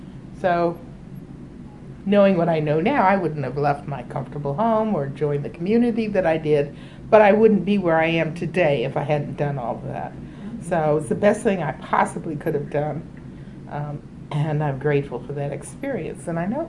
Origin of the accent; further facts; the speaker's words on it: New England, United States; I was raised a Congregationalist because I'm from New England